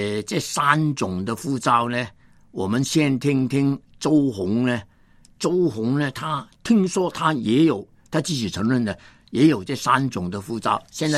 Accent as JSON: {"language": "Chinese", "country": "Hong Kong", "tie": "born or raised there", "said": "我是1938年香港出生，正宗的香港仔。你听过香港仔这个名字吗？我们香港人这样讲的。"}